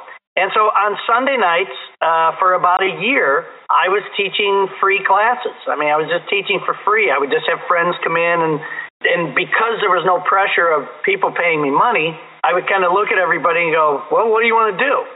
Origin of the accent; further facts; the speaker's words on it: Chicago, Illinois, United States; I'm from the Chicago area. That's where I started my career.